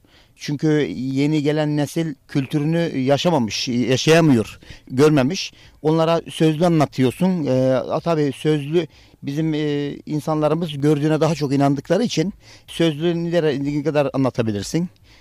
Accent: Kemer, Antalya, Turkey; Ben Kemerliyim. Aslım neslim Kemerli. Biz yörüküz. Sarı keçili yörüklerdeniz. Eşim de Karakoyunlu yörüklerinden. Yani hepimiz yörüküz. Kendim de yörükçülüğü bizzat askere gidinceye kadar yaşayan bir insanım.

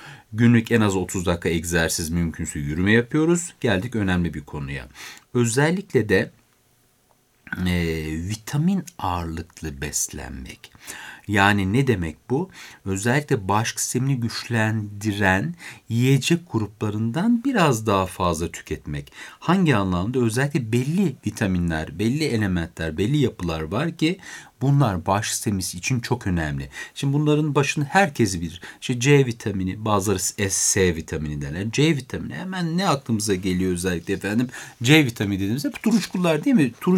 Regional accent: Beypazarı, Ankara, Turkey; Ben Ankara Beypazarlıyım.

